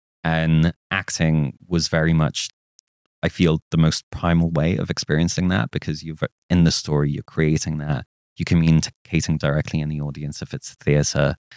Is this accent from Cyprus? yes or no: yes; Cyprus; I grew up in Cyprus, which growing up, I watched a lot of TV, a lot of movies.